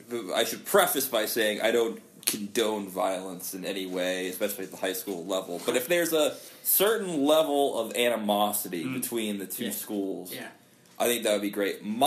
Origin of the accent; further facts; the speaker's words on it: Maine, United States; because I grew up in Southern Maine my whole life, so my knowledge of Central Maine wasn't, you know, as fantastic as it was down there